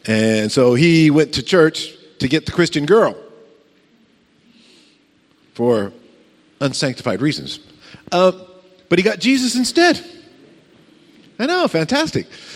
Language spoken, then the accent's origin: English; United States; I'm American, as you can tell. Yank.